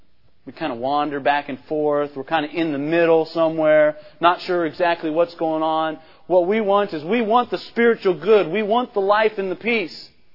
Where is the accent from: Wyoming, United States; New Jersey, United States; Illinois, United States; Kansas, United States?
Kansas, United States; Many times, as I was growing up in Kansas, I'd go to my grandpa's farm and there'd be a cottonwood tree blown over.